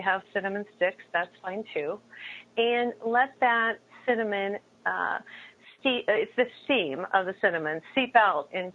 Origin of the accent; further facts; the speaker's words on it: New Mexico, United States; And so I'm from New Mexico, and so I went to a Native American lady.